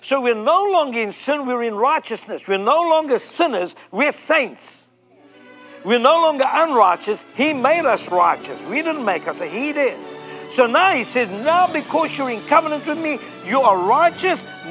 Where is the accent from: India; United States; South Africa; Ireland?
South Africa; I'm from South Africa. I can get away with that language.